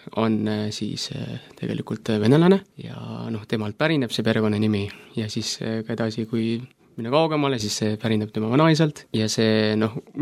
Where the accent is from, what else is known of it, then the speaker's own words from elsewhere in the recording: Koeru, Järva County, Estonia; Koerust olen pärit ja Järvamaalt, Kesk-Eestist.